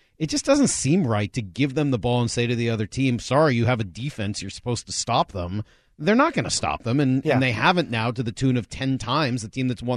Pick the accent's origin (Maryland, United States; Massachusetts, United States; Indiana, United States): Massachusetts, United States; Boston; You may remember the name Eddie Andelman, who when we were growing up in Boston was like sort of the dean of sports radio there.